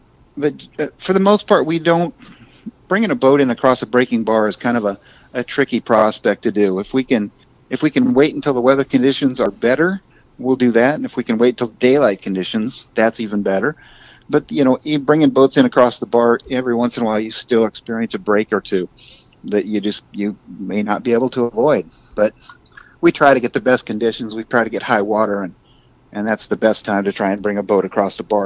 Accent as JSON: {"language": "English", "region": "Idaho", "country": "United States", "said": "And, you know, I'm from North Idaho. So I thought, let's try the Pacific Northwest."}